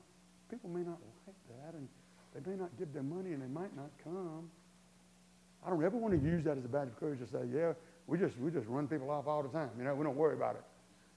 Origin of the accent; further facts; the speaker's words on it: Hartsville, South Carolina, United States; I never forget back in where I grew up in Darlington, well, in Hartsville, outside of Hartsville, too.